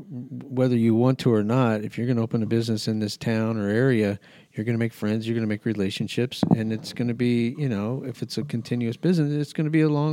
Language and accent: English; New Mexico, United States; I grew up in New Mexico.